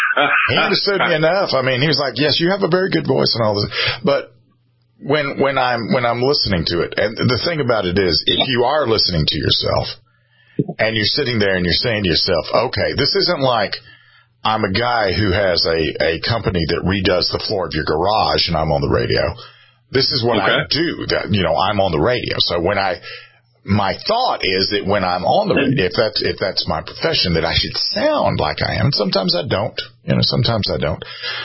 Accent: the South, United States; Like, for example, I'm from the South. My mother's British. My father's a hillbilly from North Carolina.

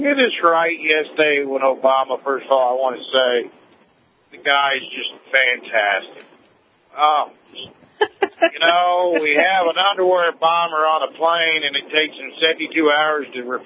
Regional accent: Appalachia, United States; I have no problem with that at all because I'm Appalachian American, so I like to tell people.

